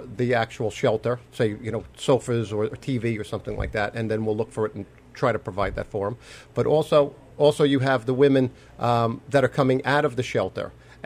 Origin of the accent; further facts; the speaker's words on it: New York, United States; Well, I grew up in Nassau County.